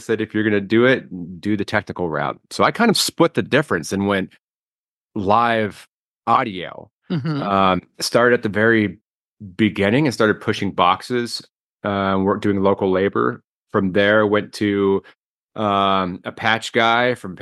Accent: Washington, United States; I'm originally from Washington State.

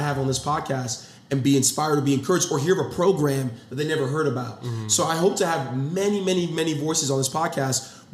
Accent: Nigeria; moved away; I'm from the outside looking in. I'm coming from Nigeria. I'm coming from a family where I was, when I got here

